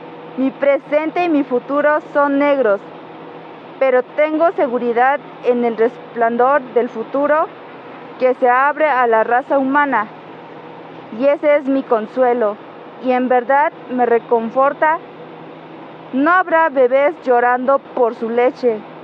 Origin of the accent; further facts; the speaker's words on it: Los Ochitlán de Flores Magón, Oaxaca, Mexico; soy originaria de Los Ochitlán de Flores Magón, Oaxaca.